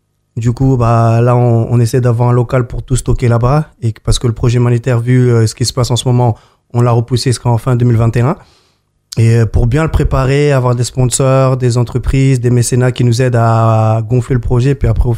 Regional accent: Dondou, Matam, Senegal; Dondou. Vers Matam.

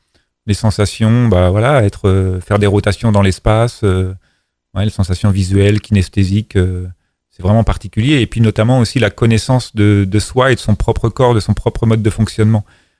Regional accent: Vernon, Normandy, France; Je suis né à Vernon, j'ai commencé la gym quand j'avais 7 ans à l'avenir de Vernon.

